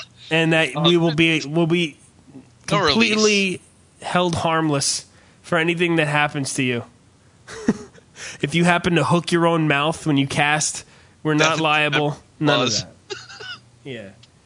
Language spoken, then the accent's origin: English; New Jersey, United States; No. We're from New Jersey. We're not from fucking... We're not Tommy Pantera out in the goddamn Crystal Springs of Colorado.